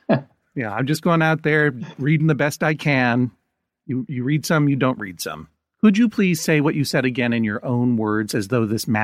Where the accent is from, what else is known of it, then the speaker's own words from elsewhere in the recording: Massachusetts, United States; I actually don't have any weird regionalisms to pitch you, even though I am from Massachusetts as well.